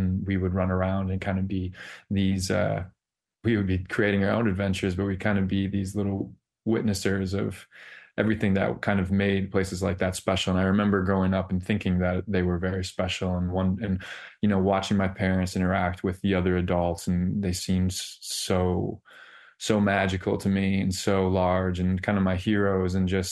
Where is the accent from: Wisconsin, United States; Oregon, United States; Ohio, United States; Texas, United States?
Wisconsin, United States; Seymour; shaped me as a young man growing up in Seymour, Wisconsin, and small town America